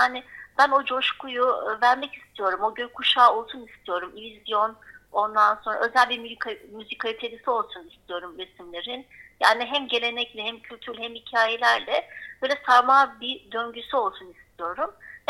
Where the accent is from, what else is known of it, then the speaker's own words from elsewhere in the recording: Bozcaada, Çanakkale, Turkey; born there; Bolca'da doğumluyum, Bolca'da doğdum. Bolca'nın doğası, yaşam tarzı, bana verdiği ilham, masumiyet, çocukluk hepsi aslında o ada fikrinin içinde var.